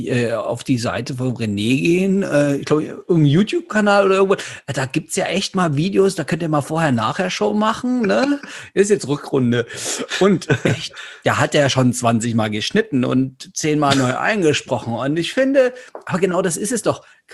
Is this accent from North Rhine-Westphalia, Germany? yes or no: no; Saxony, Germany; ich bin ja aus Sachsen.